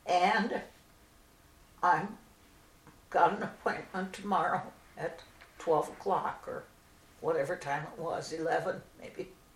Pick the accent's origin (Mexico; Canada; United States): United States; Salem; I was a strong Lutheran. I grew up in Salem